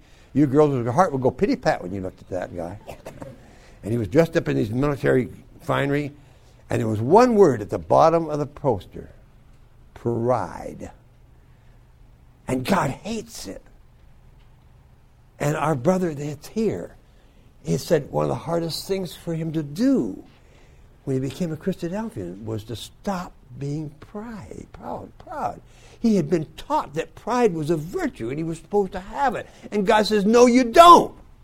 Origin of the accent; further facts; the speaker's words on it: Texas, United States; born there; Now, I have a confession to make. I was born in Texas. Now, it wasn't my idea, but my mother was there, and I wanted to be near her when I was born.